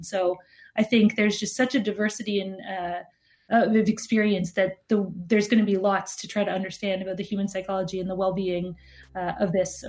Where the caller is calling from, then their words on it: Canada; I'm calling in from Canada